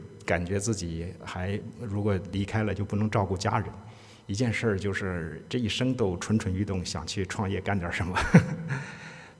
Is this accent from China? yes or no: yes; China; 这是我们中国人不太爱谈的一件事儿